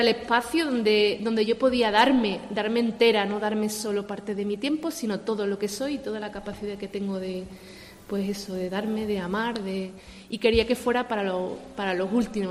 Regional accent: Seville, Andalusia, Spain; Yo soy sevillana y soy antigua alumna de un colegio de los hermanos, de la Congregación de los Sagrados Corazones

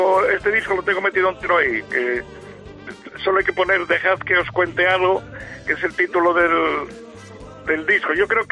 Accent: Oviedo, Asturias, Spain; Yo soy de Largallosa, sí.

